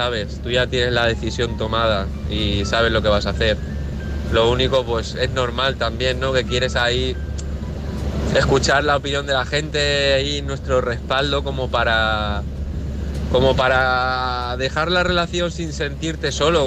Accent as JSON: {"language": "Spanish", "town": "Valencia", "region": "Valencian Community", "country": "Spain", "said": "Estoy aquí, pues, en ruta. He salido de Barcelona y nada, voy para Valencia, para casa."}